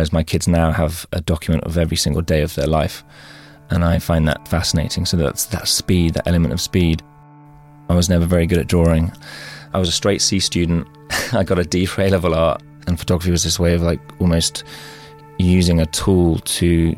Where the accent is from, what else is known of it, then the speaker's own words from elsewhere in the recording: Walsall, West Midlands, United Kingdom; I was brought up in Walsall, just outside of Birmingham.